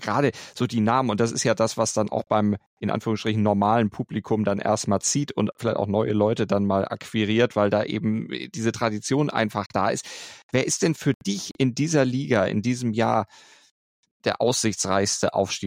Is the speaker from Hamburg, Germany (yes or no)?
yes; Hamburg, Germany; ich würde es mir als Hamburger natürlich irgendwo wünschen, dass es der HSV dann doch vielleicht jetzt mal schafft im 7. Anlauf.